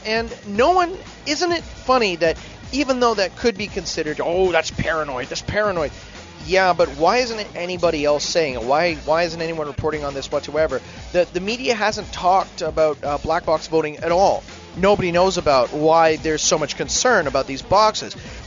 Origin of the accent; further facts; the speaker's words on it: Canada; As a Canadian viewing this whole thing